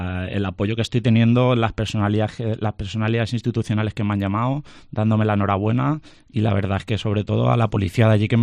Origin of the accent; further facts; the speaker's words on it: Spain; yo soy policía español.